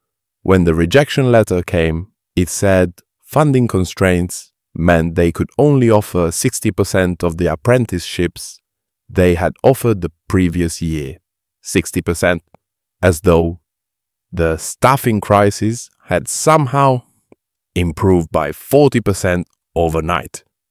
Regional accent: Edmonton Green, London, United Kingdom; I grew up in Edmonton Green

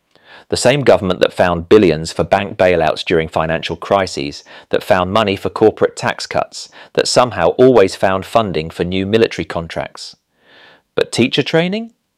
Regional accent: Didcot, South East England, United Kingdom; I grew up in Didcot with my dad, who taught physics at Oxford Brookes.

